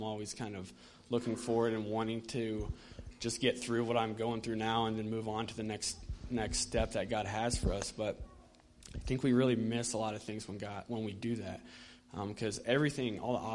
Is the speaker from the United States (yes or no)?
yes; Texas, United States; moved away; As most of you know, I'm from Texas, and I've kind of had a heart for Texas really since I left years ago.